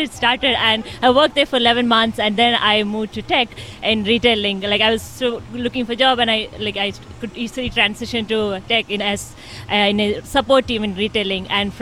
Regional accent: India; moved away as an adult; now in United States; So I started with Walmart almost 5 years ago when I moved to US from India, lost, confused, nervous, whatnot.

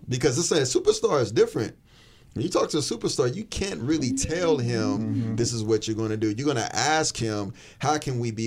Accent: Kansas City, Missouri, United States; I'm 18 years old. I'm from Kansas City. I don't even know where the hell I'm at.

